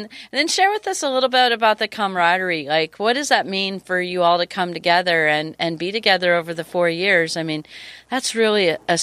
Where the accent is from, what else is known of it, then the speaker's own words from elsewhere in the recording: Hawaii, United States; Marvin's my husband, and it's funny because we grew up in Hawaii, and I attended University of Hawaii